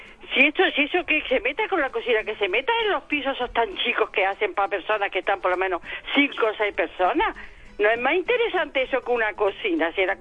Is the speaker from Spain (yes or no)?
yes; Murcia, Region of Murcia, Spain; now in Córdoba, Spain; Vivo en Córdoba, pero soy de Murcia.